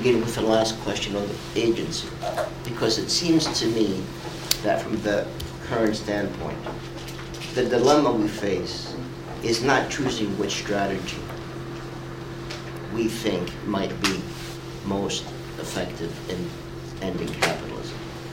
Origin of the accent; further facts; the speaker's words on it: Greece; in my home country, in Greece